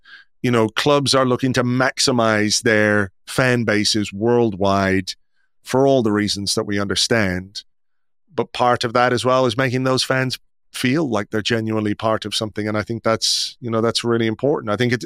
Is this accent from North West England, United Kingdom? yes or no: no; Yorkshire and the Humber, United Kingdom; also born or lived in Croydon; then we lived in this castle in Yorkshire, this hotel in Yorkshire, just outside Hull, actually, Humberside.